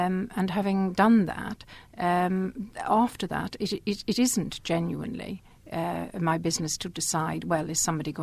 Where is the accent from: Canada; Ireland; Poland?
Ireland; moved away; I am an exile in a sense from Ireland.